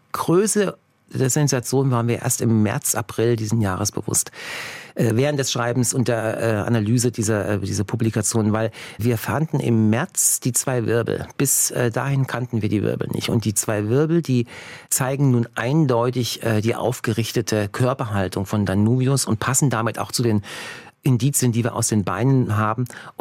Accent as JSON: {"language": "German", "town": "Plovdiv", "region": "Plovdiv Province", "country": "Bulgaria", "tie": "born there", "second_language": "German", "said": "Ich bin ja geboren in Bulgarien. Ja, in der Stadt Plovdiv, ist nicht nur einer der schönsten Städte des Balkans, sondern es ist auch die Stadt, die am längsten als Stadt besiedelt wurde."}